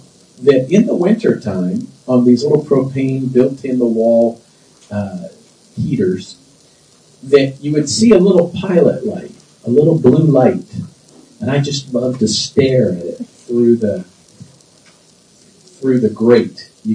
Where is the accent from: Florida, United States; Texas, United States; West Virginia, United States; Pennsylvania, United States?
Florida, United States; I grew up in South Florida, as you know.